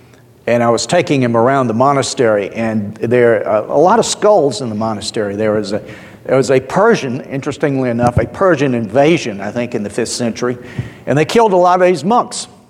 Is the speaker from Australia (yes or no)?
yes; Australia; accent: Australian; And I apologize for my Australian accent